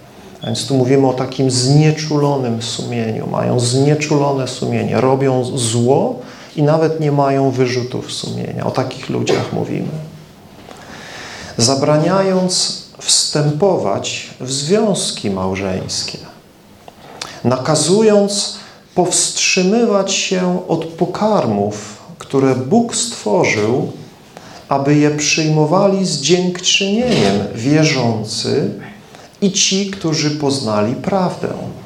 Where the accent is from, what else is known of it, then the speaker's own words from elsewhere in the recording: southern Poland, Poland; Pochodzę z małego miasteczka na południu Polski. Obecnie mieszkam na dalekiej północy